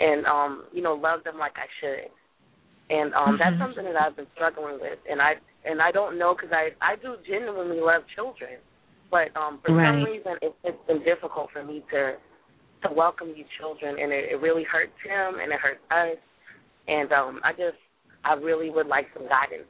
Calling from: Charleston, South Carolina, United States; We're calling in from Charleston, South Carolina.

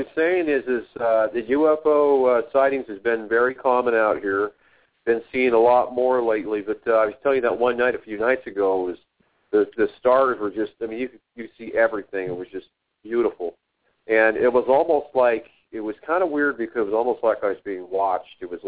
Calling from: Pueblo, Colorado, United States; I'm in Pueblo, Colorado. Just want to say hello to everybody.

